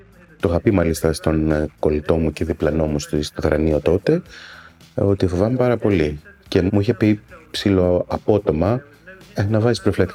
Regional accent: Kalymnos, South Aegean, Greece; now in Athens, Greece; γεννήθηκα στην Αθήνα, μεγάλωσα στην Κάλυμνο, στα Δωδεκάνησα και τα τελευταία 15 χρόνια περίπου ζω στην Αθήνα ξανά.

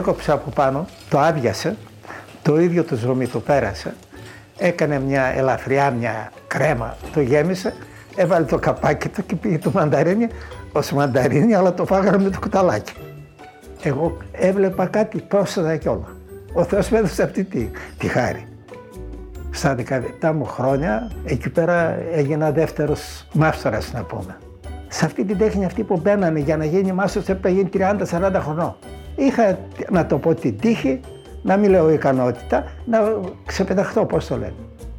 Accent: Büyükada, Istanbul, Turkey; also born or lived in Imbros; Από μικρός φύγαμε και ήρθαμε στην Πρίγκιπο. Εκεί μεγάλωσα.

